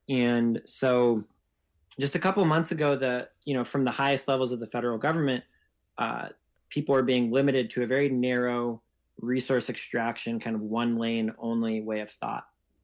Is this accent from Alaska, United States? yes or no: yes; Ketchikan, Alaska, United States; born there; now in Sitka, United States; I was born in Ketchikan and live in Sitka, and had just moved to Juneau